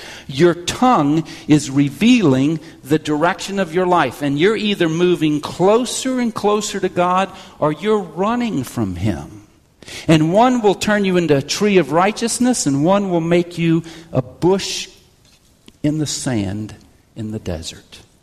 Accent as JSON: {"language": "English", "region": "Oregon", "country": "United States", "said": "Now, I'm from Oregon."}